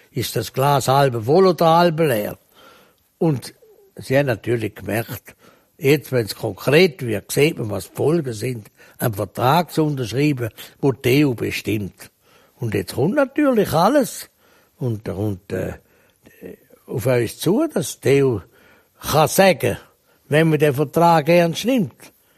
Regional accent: Switzerland; Wir haben überall den Wert aufgelegt, wir sind Schweizer.

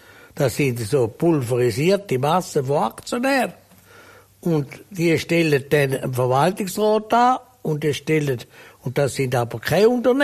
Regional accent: Switzerland; Wir sind Schweizer.

